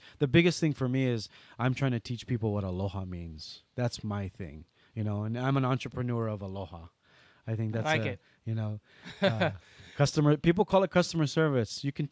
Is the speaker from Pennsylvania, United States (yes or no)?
no; Hawaii, United States; Hey, I'm from Hawaii. I love your hotel.